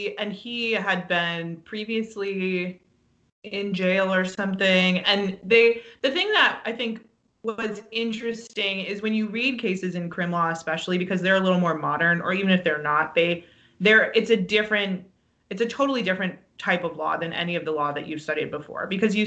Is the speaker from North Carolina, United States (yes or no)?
no; Berkeley, California, United States; I grew up in Berkeley, California, so even a lot of the white people that I knew were fairly well versed in social justice